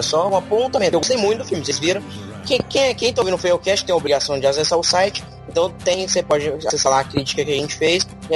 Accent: Goiás, Brazil; eu sou de Goiás, né? Goiás, cavalos, as coisas assim existem.

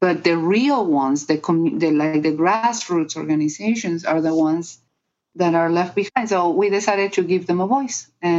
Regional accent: Guatemala; So I'm from Guatemala, and I've been working as a volunteer since Guatemala signed peace in 1996.

